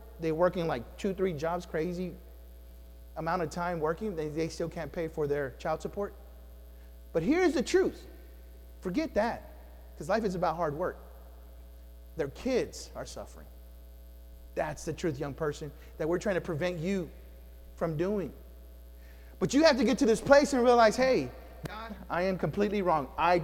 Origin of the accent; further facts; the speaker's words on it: Houston, Texas, United States; I grew up in Houston, I can take it.